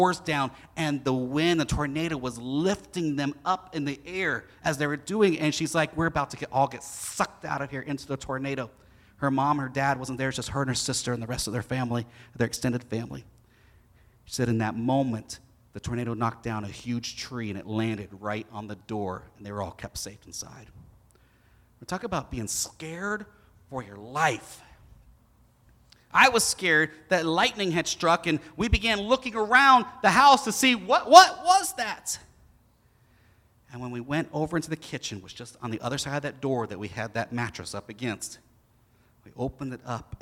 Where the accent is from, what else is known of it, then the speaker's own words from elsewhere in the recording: Florida, United States; I grew up in Florida. In Florida, you get some really nasty thunderstorms and occasional hurricane.